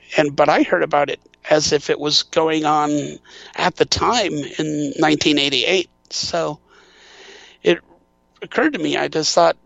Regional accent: Wisconsin, United States; When I grew up in Wisconsin, and when I started in graduate school, I went to Montana State University in Bozeman, Montana.

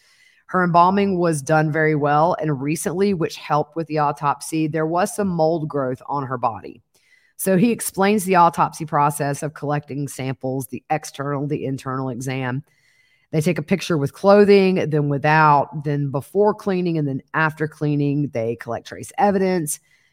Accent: South Carolina, United States; And he worked actually in my home state of South Carolina, where we have a coroner system

